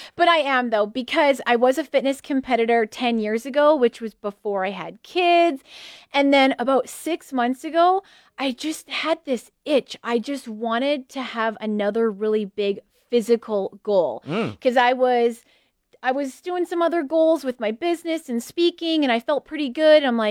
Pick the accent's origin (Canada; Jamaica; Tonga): Canada; Leduc, Alberta; Yes, I am. Born and raised in Leduc.